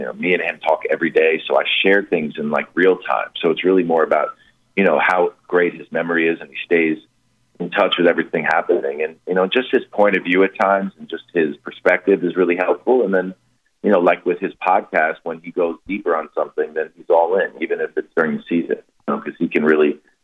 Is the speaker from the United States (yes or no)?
yes; New York City, New York, United States; But no, I grew up in New York City. I'm an avid sports fan.